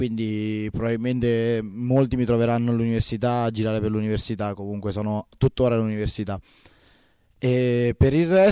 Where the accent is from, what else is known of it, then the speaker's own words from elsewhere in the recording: San Benedetto del Tronto, Marche, Italy; born there; sono nato a San Benedetto del Tronto.